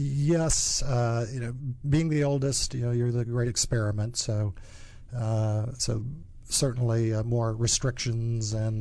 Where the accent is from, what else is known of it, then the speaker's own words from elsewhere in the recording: Wisconsin, United States; Wisconsin, born and raised in a small town.